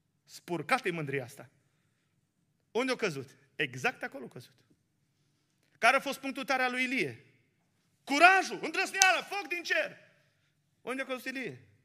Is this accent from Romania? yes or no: yes; Ștei, Bihor County, Romania; Și eu am crescut la Ștei și la vacanțele de vară, la mătușa mea.